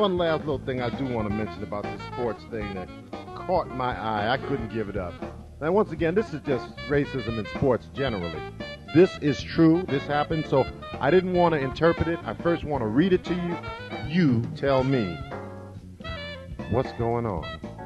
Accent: Australia; I'm Australian, an international player, but I say America has to come first.

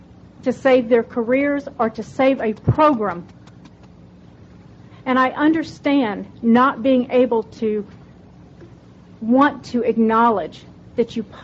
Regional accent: Atlanta, Georgia, United States; I'm from Atlanta, Georgia.

